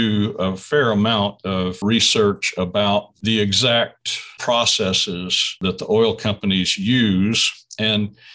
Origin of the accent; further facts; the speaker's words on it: Oklahoma City, Oklahoma, United States; I grew up in Oklahoma City. I kind of just learned about it by osmosis. Couldn't really help but know something about it living there.